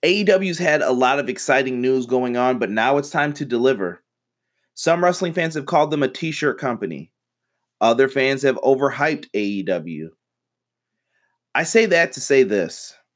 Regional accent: Northeast, United States; Growing up in the Northeast, everybody was a fan of the WWF.

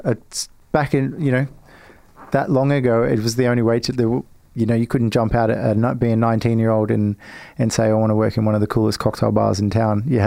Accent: Nambour, Queensland, Australia; Nambour, Sunshine Coast, about 100 kilometers north of Brisbane.

